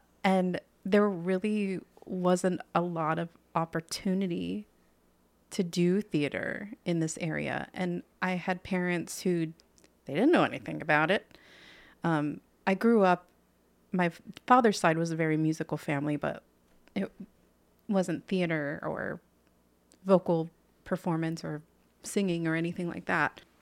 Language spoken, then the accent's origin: English; Lebanon, United States; anything from my hometown.